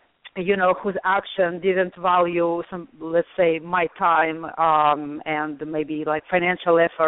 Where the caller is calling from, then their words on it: Cincinnati, Ohio, United States; Hi, I'm calling from Cincinnati, Ohio.